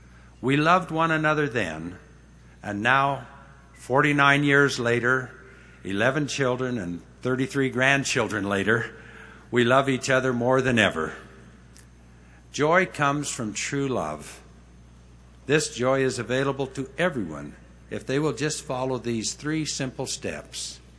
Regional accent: Idaho, United States; Since Jean was from California and I was from Idaho, how grateful do you think we are for BYU?

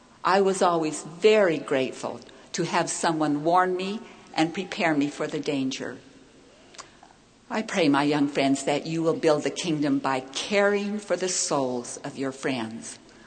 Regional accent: Hawaii, United States; I grew up in Hawaii. I loved to swim in the ocean, to catch waves, to body surf.

